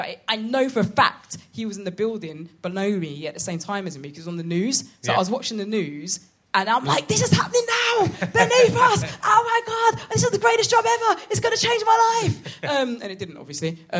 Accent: London, United Kingdom; I'm from London.

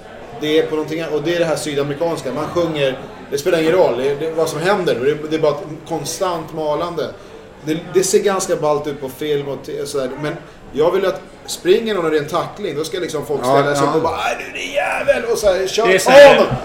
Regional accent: Stockholm County, Sweden; Nej, ja, jag är från norrort faktiskt.

